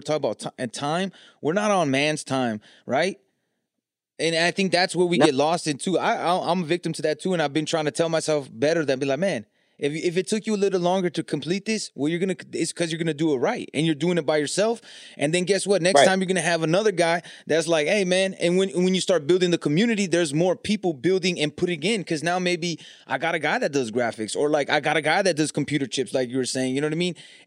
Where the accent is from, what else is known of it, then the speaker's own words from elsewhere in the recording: California, United States; I'm from Cali, so you know more about the exact history.